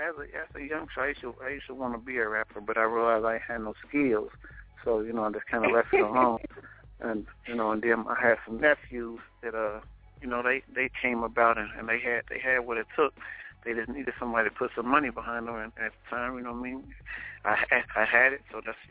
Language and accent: English; Oklahoma, United States; moved away; also born or lived in Indianapolis; No, I'm originally from Oklahoma. Moved out to Indianapolis and, you know, kind of graduated, you know, school out there.